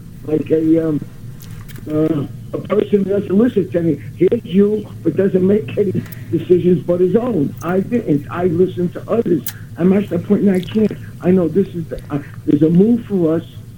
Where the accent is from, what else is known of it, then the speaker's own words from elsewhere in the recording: Brooklyn, New York, United States; I'm living in Columbia Heights, Brooklyn now. I grew up in Carroll Garden.